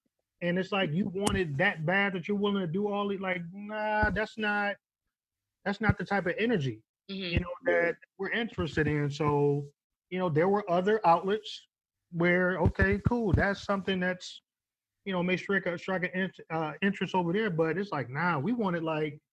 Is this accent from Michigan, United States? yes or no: yes; Flint, Michigan, United States; And you got to think, yo, I'm from Flint, Michigan.